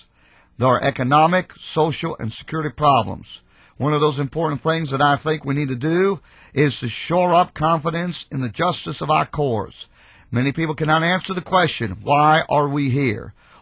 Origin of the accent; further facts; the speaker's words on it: United States; I am an American. I am a Yankee. I am a Jew, but I'm a Yankee Jew